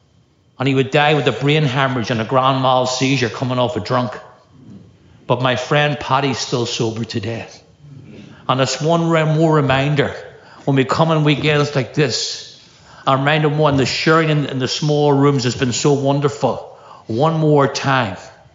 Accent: Northern Ireland, United Kingdom; I grew up in Northern Ireland and we talked about freedom and would sit in pubs singing about freedom, would even march in the streets for freedom.

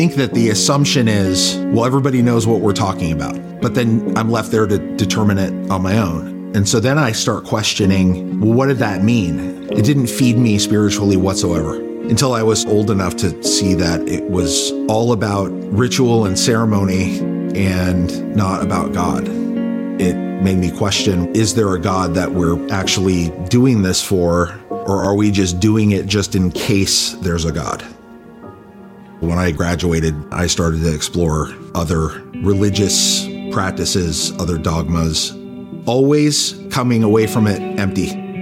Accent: San Fernando Valley, California, United States; I had a very normal childhood. I grew up in the San Fernando Valley. My family was very big, very Italian.

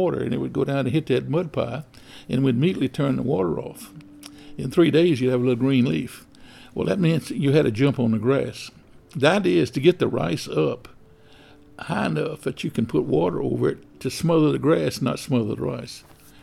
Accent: Winnie, Texas, United States; I was born in Port Arthur, Texas, but actually we lived in Winnie, Texas, south of Winnie.

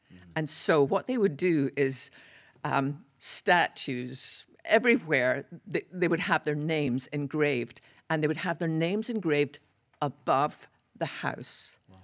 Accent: Scotland, United Kingdom; when growing up in Scotland, we're big on wallpaper.

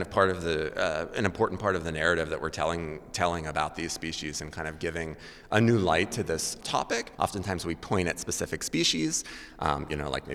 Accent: Pittsburgh, Pennsylvania, United States; And that's definitely how I learned multiflora rose growing up in the Pittsburgh area of the jaggers in your legs as you walk through.

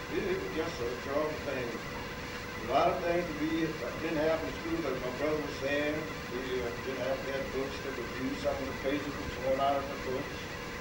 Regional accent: Lufkin, Texas, United States; I enjoyed being in Lufkin. I was raised over on the Walker Quarters, which a lot of people don't recall.

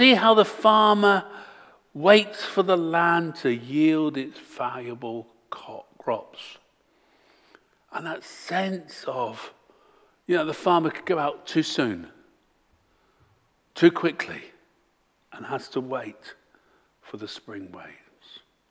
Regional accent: Torquay, South West England, United Kingdom; I come from the seaside, I come from Torquay.

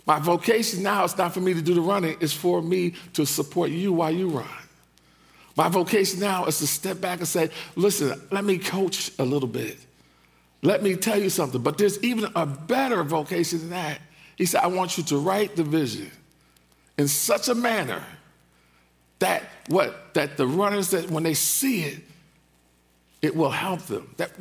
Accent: East Orange, New Jersey, United States; And they were from, I'm from East Orange. And they were from East Orange as well. East Orange High, I went to Scott.

